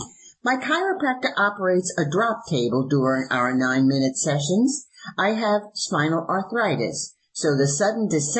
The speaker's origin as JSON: {"language": "English", "town": "New Haven", "region": "Connecticut", "country": "United States", "tie": "born or raised there", "said": "I grew up in New Haven, Connecticut, and have been a Big Blue fan all my life."}